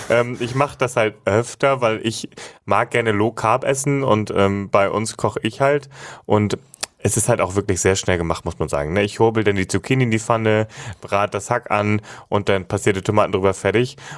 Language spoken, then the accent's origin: German; Hamburg, Germany; moved away as an adult; now in North Rhine-Westphalia, Germany; ich bin ja im Oktober 18, bin ich ja von Hamburg nach Nordrhein-Westfalen gezogen.